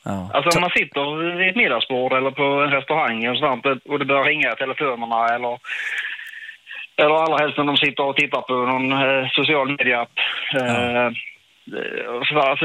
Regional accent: Sweden; jag är ju typisk svensk

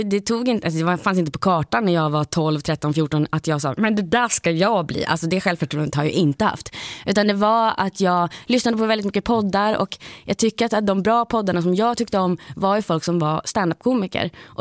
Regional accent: Luleå, Norrbotten County, Sweden; accent: Stockholm; now in Stockholm, Sweden; jag kommer från Luleå, som alla hör, så har jag någon slags konstig stockholmska som jag sitter här, och det är inte som att jag låtsas och behöver lägga mig till, utan det har bara blivit så, för att när jag flyttade till Stockholm

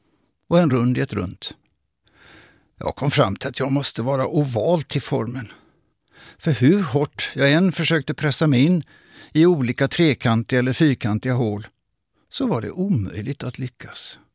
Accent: Gothenburg, Västra Götaland County, Sweden; born there; Hänger du med så tar jag dig i handen på en vandring till min födelsestad Göteborg.

